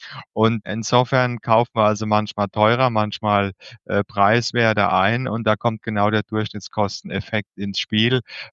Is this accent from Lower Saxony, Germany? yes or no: no; Rhineland-Palatinate, Germany; Ich komme aus der Pfalz